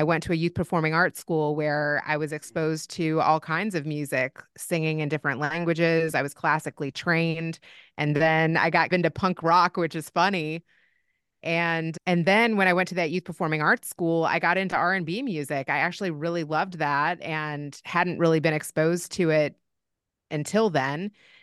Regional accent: Louisville, Kentucky, United States; Yeah, I grew up in Louisville, Kentucky, which is different than where my dad grew up on the East Coast in New York and Boston.

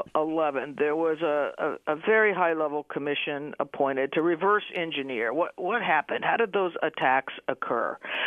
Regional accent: New Mexico, United States; also born or lived in Arizona; I grew up in New Mexico. I spent most of my adult life in Arizona.

